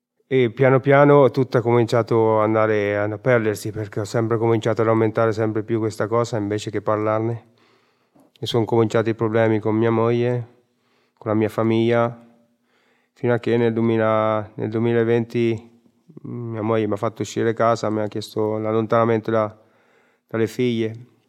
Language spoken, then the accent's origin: Italian; Perugia, Umbria, Italy; ho 43 anni, vengo da Perugia.